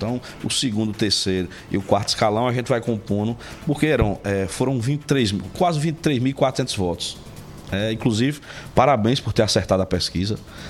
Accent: Sousa, Paraíba, Brazil; participo dessa intervenção não como prefeito eleito de Souza, mas como sertanejo, como filho do sertão

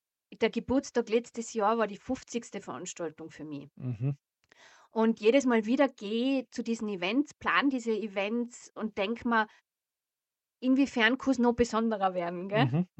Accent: Austria; es ist schon so eine Grundhaltung da bei uns in Österreich

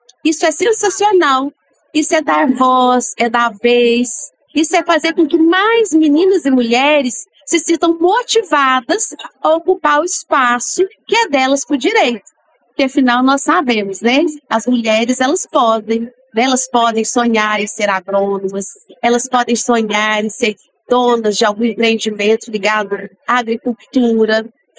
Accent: Perdões, Minas Gerais, Brazil; Bom, eu sou de Perdões, né? Perdões fica localizado no sul de Minas.

